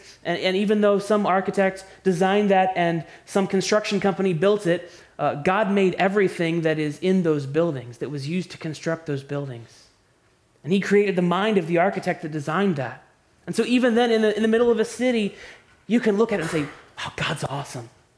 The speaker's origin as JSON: {"language": "English", "region": "Maryland", "country": "United States", "lives_now": "North Carolina, United States", "said": "See, I'm from Maryland. I love Maryland. You all know that. I love the Orioles. I love Baltimore, everything about it, but nobody goes on vacation to Maryland."}